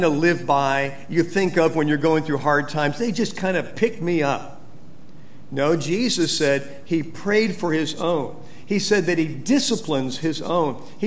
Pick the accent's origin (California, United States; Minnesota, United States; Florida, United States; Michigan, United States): California, United States; growing up in Central California, where there are a lot of grapes that were grown there.